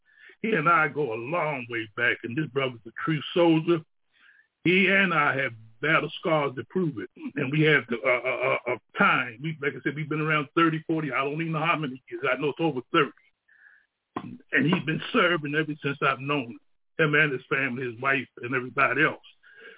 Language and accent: English; Baltimore, Maryland, United States; Because I'm from the Baltimore area, and we're having this major issue here with one of our queens